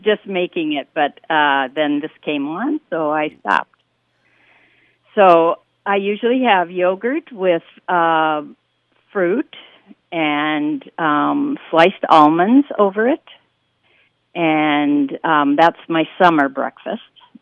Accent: Minneapolis, Minnesota, United States; Well, we're from Minneapolis

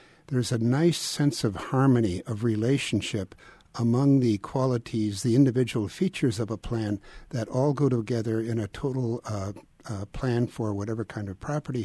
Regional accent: Baileys Harbor, Wisconsin, United States; I grew up on the Door County Peninsula in the town of Bailey's Harbor.

